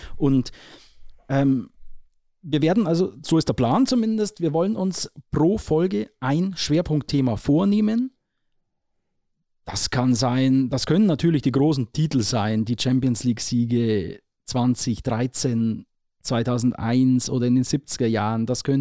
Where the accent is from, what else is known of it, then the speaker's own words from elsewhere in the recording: Neusorg, Bavaria, Germany; Ich komme ja aus dem Kern, aus Neusorg stamme ich und bin über Marktredwitz, Weiden und Nappburg.